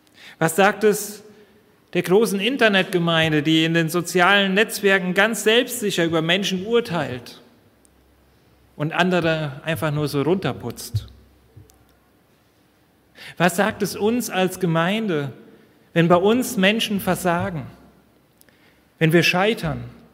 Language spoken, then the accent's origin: German; North Rhine-Westphalia, Germany; born there; Ich komme gebürtig aus Nordrhein-Westfalen und ich habe in Wuppertal studiert.